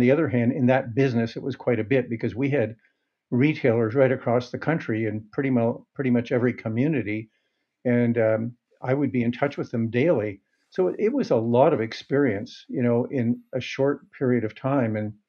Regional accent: Montreal, Quebec, Canada; And it's true that for the most part, I grew up in Montreal.

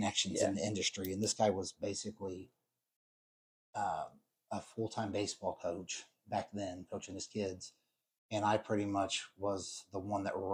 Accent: Indianapolis, Indiana, United States; I grew up in Indianapolis, Indiana, over on the outskirts of Beech Grove, Franklin Township. A normal upbringing, two brothers, played sports my whole life.

